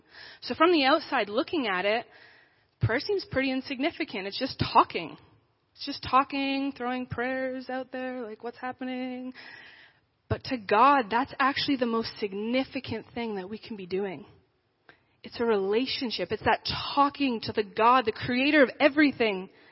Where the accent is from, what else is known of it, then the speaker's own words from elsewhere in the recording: Medicine Hat, Alberta, Canada; And for me, I was a Christian my whole life. Medicine Hat is my hometown.